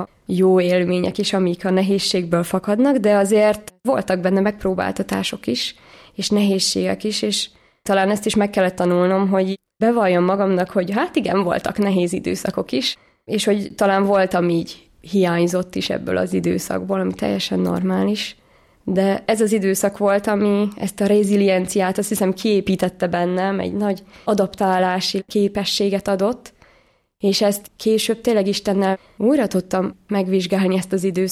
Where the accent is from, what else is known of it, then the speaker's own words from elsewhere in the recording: Zala, Hungary; Keresztény családban nőttem föl, 5 vagyunk testvérek, egyedüli lány vagyok. Zalában nőttem föl, de a szüleim azért telepedtek le Homokkomáromban